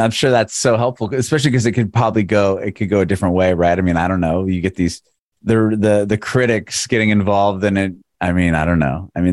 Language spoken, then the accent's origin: English; San Diego, California, United States; now in Nashville, United States; I'm originally from San Diego, and I moved to Nashville about a year and a half ago.